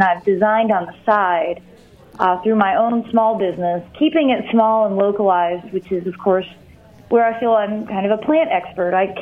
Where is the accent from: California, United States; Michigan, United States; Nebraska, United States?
Michigan, United States; Monroe; Well, I grew up in Monroe, Michigan